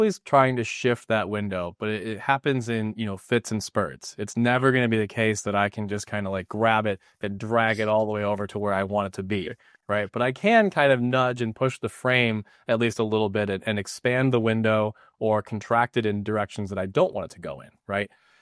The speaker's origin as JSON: {"language": "English", "region": "Michigan", "country": "United States", "said": "you're in Midland, I'm in Grand Rapids, you know, I'm from Michigan, you're from Michigan."}